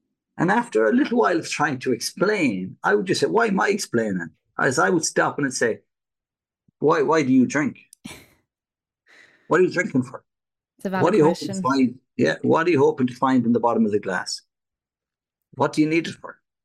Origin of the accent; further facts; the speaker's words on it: Ireland; As an Irish guy growing up, I've never had alcohol.